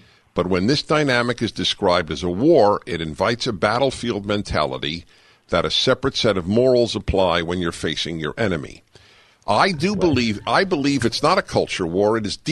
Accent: New York, United States; I was a Democrat until Ronald Reagan's time. I grew up quintessentially Jewish in New York as a liberal Jew Democrat.

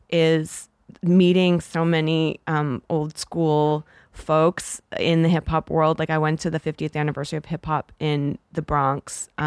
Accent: Canada; now in United States; being Canadian, I didn't grow up here, so I have a very different perspective on it

